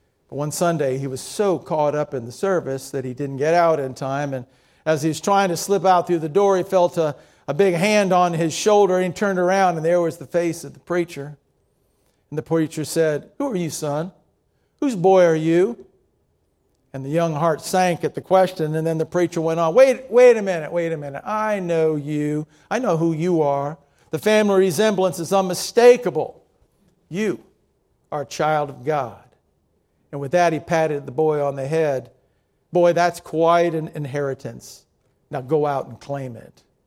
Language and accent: English; Miami, Florida, United States; Now, when I grew up in Miami, my dad worked for Kraft Foods.